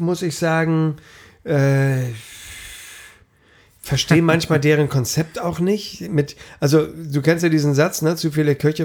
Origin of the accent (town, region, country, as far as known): Hamburg, Germany